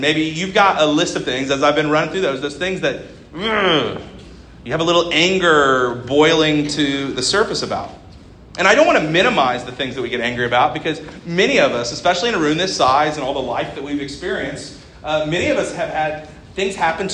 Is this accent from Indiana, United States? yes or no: yes; Kokomo, Indiana, United States; I'm a local pastor here in Kokomo. I'm born and raised in Kokomo.